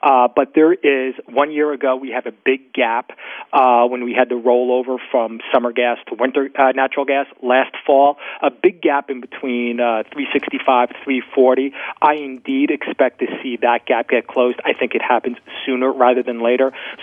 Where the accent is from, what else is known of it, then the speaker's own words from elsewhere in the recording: Philadelphia, Pennsylvania, United States; here in my hometown of Philadelphia.